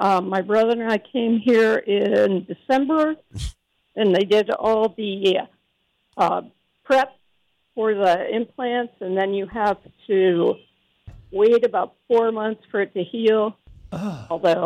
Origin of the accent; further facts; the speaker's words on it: Reston, Virginia, United States; Yeah, but I'm from Reston. I'm up here having dental work.